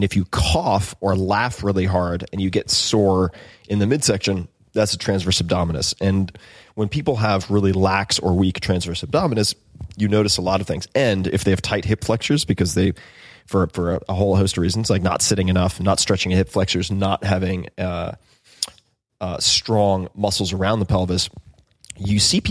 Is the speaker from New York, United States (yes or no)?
yes; New York, United States; But alas, I'm from Long Island. I apologize.